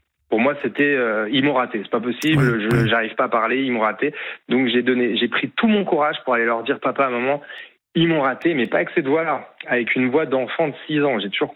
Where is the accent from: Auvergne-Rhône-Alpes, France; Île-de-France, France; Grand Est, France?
Grand Est, France; Nancy; first language French; je suis rentré chez moi à Nancy.